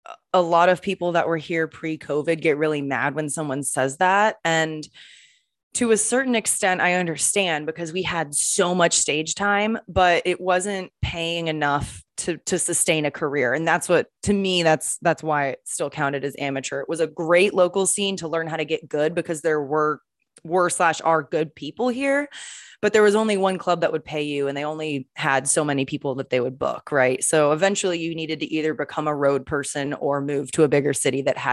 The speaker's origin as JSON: {"language": "English", "town": "Round Rock", "region": "Texas", "country": "United States", "said": "I'm from Round Rock, and like the church that I grew up going to and all that stuff, it was founded by all Scandinavian people."}